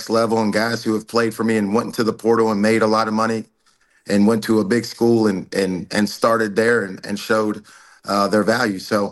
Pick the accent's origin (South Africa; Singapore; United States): United States; Pittsburgh, Pennsylvania; moved away as an adult; I'm from Pittsburgh, Pennsylvania, but I moved to California and went to junior college and obviously had a good junior college career here.